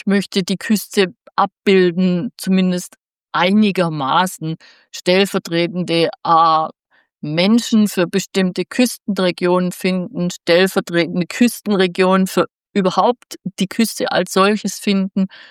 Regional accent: Southern Germany, Germany; ich komme ja aus Süddeutschland und ich habe meine ganze Kindheit am Mittelmeer verbracht

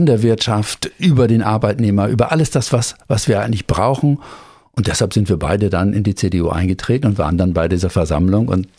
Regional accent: Elisabethfehn, Lower Saxony, Germany; Und ich komme aus Norddeutschland, aus Elisabethfehn. Das ist so in der Nähe von Ostfriesland. Lea ist da so eine etwas größere Stadt.

